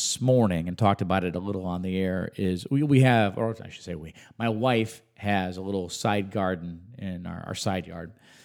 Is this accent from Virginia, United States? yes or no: no; Arlington Heights, Illinois, United States; Now, I was born in the Midwest, in Arlington Heights, Illinois, which is just outside of Chicago.